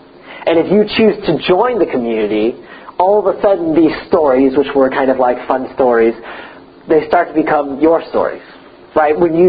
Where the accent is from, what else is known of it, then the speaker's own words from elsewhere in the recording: United States; I'm an American, so America.